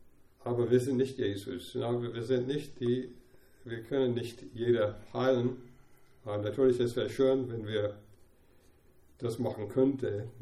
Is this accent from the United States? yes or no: yes; Atlanta, Georgia, United States; German is a second language; Der war von Südstaaten, Atlanta, wo ich bin aus Atlanta